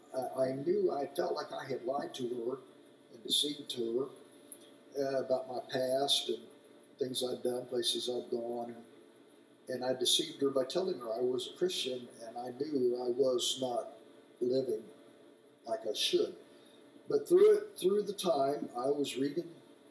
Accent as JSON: {"language": "English", "town": "Indianapolis", "region": "Indiana", "country": "United States", "tie": "born or raised there", "said": "I was born in 1952 in Indianapolis, Indiana, and I was raised in the old Cato Tabernacle, downtown Indianapolis."}